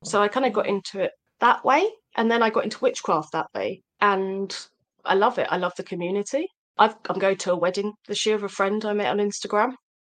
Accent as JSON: {"language": "English", "region": "East of England", "country": "United Kingdom", "accent": "southern", "lives_now": "Bristol, United Kingdom", "said": "I live in Bristol in the southwest, although I'm originally from Essex, East London kind of area. But I've been here for 12 years, so my accent's sort of neutralised a bit."}